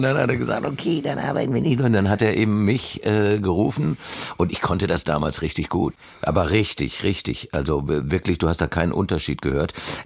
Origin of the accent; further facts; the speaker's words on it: Karlsruhe, Baden-Württemberg, Germany; born there; Ich wurde geboren in Karlsruhe 1963, 18.12. Ich bin ein Kind italienischer Eltern, also Vollblut-Italiener.